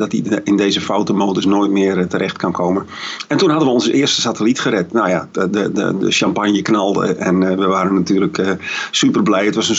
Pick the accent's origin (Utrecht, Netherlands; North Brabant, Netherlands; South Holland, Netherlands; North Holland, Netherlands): South Holland, Netherlands; born there; now in Veendam, Netherlands; oorspronkelijk geboren ergens in de Alblasserwaard. En woon nu in Veendam, een stuk dichter bij de Schotel, dus daar ben ik heel blij mee. Ik ben inmiddels 59 jaar oud.